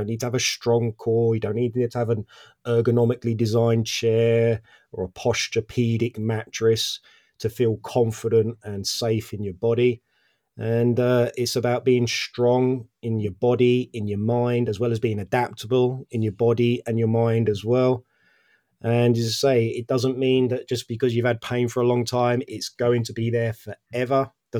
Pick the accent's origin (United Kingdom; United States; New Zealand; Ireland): United Kingdom; England; Or a simple gin and tonic as well, because I'm English.